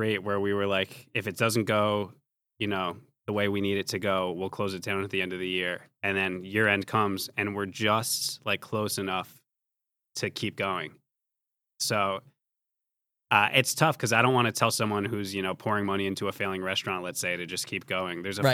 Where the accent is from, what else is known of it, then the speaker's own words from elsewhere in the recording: New York, United States; I'm from New York. I went to the one in Jersey.